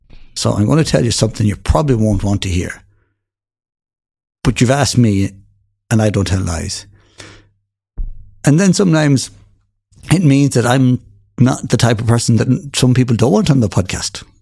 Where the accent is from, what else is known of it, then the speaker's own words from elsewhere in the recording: Galway, Connacht, Ireland; even though I grew up in Galway, never played rugby